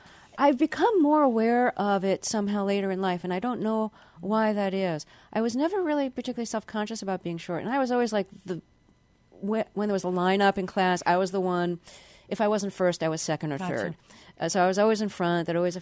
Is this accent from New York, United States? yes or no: yes; Brooklyn, New York, United States; And I talk very fast. I'm from Brooklyn.